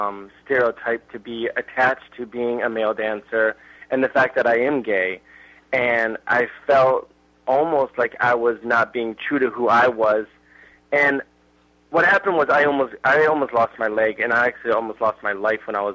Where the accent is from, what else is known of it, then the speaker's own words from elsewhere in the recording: New York, United States; The thing is that I was from New York.